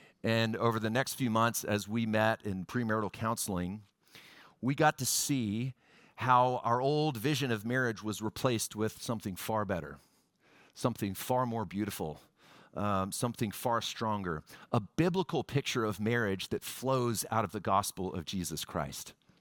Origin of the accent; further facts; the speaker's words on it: Houston, Texas, United States; I grew up in Houston, got 93Q on the radio.